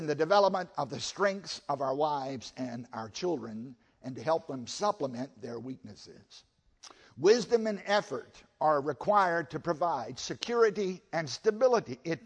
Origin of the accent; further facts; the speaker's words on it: Virginia, United States; I grew up in Southside, Virginia on a tobacco farm.